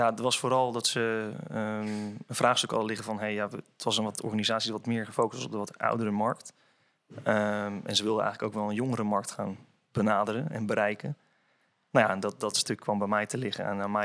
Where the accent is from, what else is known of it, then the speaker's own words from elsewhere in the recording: Epe, Gelderland, Netherlands; now in 's-Hertogenbosch, Netherlands; Ik ben sinds een jaar geleden samen met mijn vriendin verhuisd naar Den Bosch voor mijn werk. Want ik kom oorspronkelijk dus uit Epe, een dorpje bij Apeldoorn in de buurt.